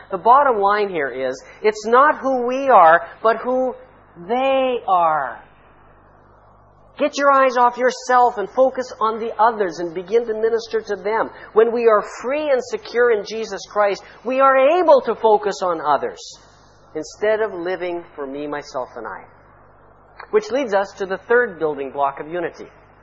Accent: Canada; born or raised there; now in Egypt

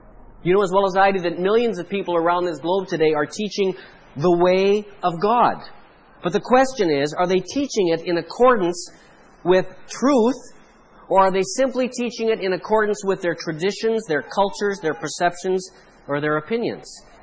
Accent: Canada; Now, he could tell by my accent, but just by listening to me talk, he knew I was from Canada.

